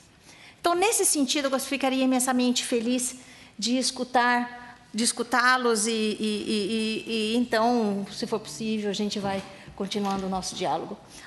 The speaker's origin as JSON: {"language": "Portuguese", "country": "Brazil", "said": "que eu sou brasileira, falo português"}